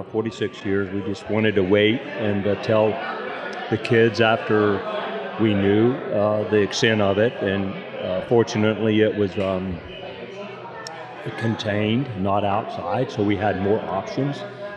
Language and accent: English; Brownfield, Texas, United States; also born or lived in Lubbock; now in Amarillo, United States; I moved from Brownfield, Texas, then to Lubbock at Texas Tech, and then in 1977 came to Amarillo to open a business here, and I've been here ever since.